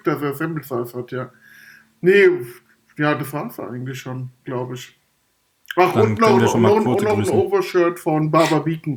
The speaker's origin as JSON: {"language": "German", "town": "Frankfurt", "region": "Hesse", "country": "Germany", "tie": "born or raised there"}